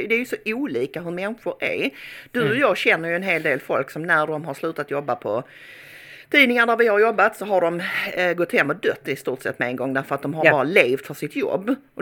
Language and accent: Swedish; Malmö, Skåne, Sweden; Och det känns verkligen inte som att jag är i min hemstad. Allting är helt främmande för mig nu. Och ofta om man har något ärende, eller så, jag är bara i Malmö kanske ett par gånger om året